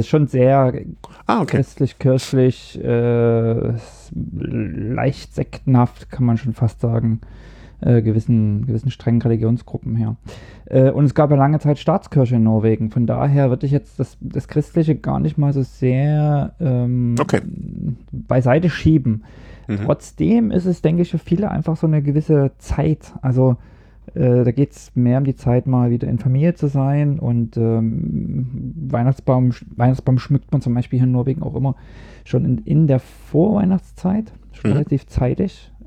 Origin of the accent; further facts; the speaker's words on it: East Germany, Germany; Ich komme dann aus dem Osten